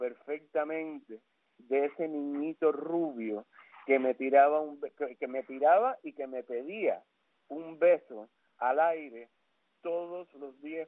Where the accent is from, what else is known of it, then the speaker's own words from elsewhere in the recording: Cuba; moved away; la mayoría de los que nos fuimos de Cuba hace tanto tiempo, es que, por desgracia, en mi caso, por mi edad, no pude disfrutar sus mejores años